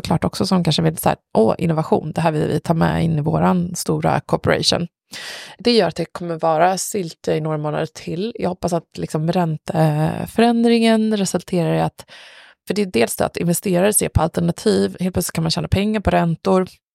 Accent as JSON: {"language": "Swedish", "town": "Uppsala", "region": "Uppsala County", "country": "Sweden", "said": "Men jag var också så här, jag är ju från Uppsala då som ni har förstått."}